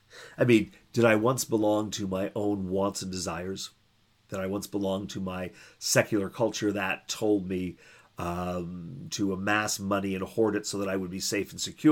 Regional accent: Canada; I'm a Canadian, born in Canada. I think my family's been here for 7 generations, maybe 8. Been here a long time. But I certainly have roots in Ireland and in Scotland

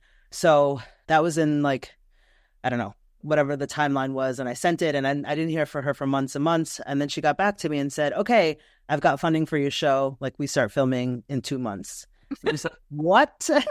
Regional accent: New York, United States; now in Seattle, United States; as a New Yorker who thought that New York was the center of the world, come to find out that there's so many cool things in Seattle.

